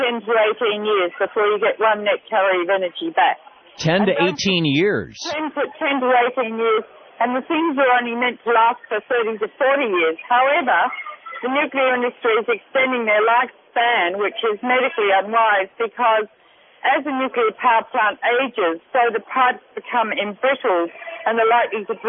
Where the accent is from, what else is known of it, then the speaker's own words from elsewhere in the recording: Australia; accent: Australian; My accent, I'm Australian.